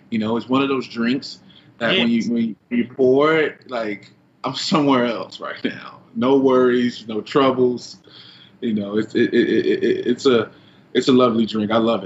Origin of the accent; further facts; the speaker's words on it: Louisiana, United States; Because, you know, I'm from Louisiana. That's a football bred, like state.